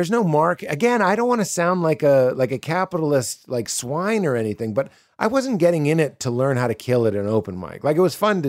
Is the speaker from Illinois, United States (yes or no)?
yes; Chicago, Illinois, United States; I'm from Chicago. I've been doing 3 years. I'm just looking for a home club.